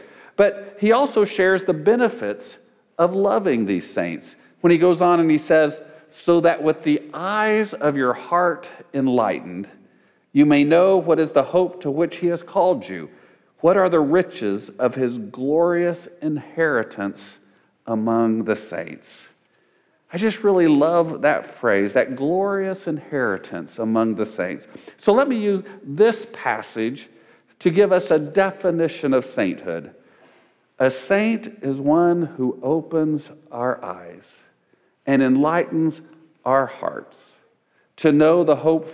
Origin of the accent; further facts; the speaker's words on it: Hutchinson, United States; His parents attended the church where I grew up in Hutchinson.